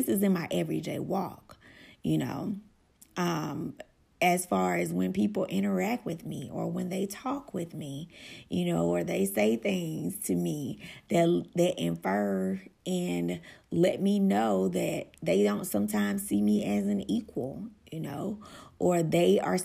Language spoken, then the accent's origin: English; Deep South, United States; I'm born and raised in the Deep South. I live in Birmingham, Alabama. I have traveled all over the world and lived in other places. I lived outside of the country for almost a decade.